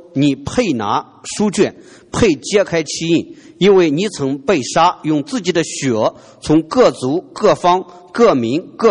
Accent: China; 所以说人类历史上三个最伟大的文化，我们中国人是其中一个的，我们是从右到左，又是从上到下

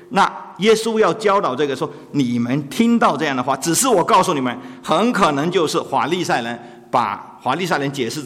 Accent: China; 甚至我们中国人讲的是君子报仇十年不晚，而且是复仇只报，对吧？

